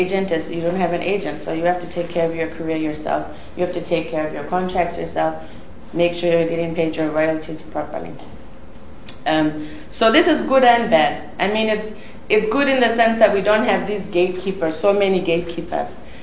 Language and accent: English; Botswana; I'm from Botswana.